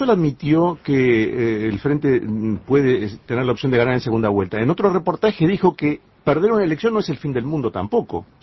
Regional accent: Uruguay; como uruguayo

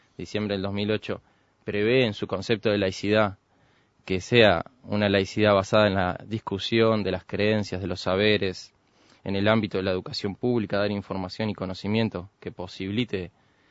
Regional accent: Uruguay

